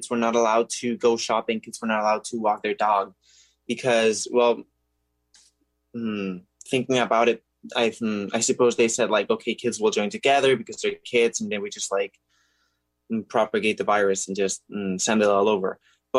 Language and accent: English; Barcelona, Catalonia, Spain; English is a second language; I use he, him, his. I study digital arts or arts. And I am from Spain, Barcelona, and I'm living here right now.